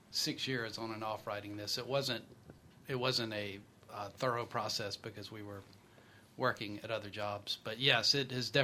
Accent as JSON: {"language": "English", "town": "Ruston", "region": "Louisiana", "country": "United States", "lives_now": "Baton Rouge, United States", "said": "I'm from Ruston. I went to Ruston High, Louisiana Tech."}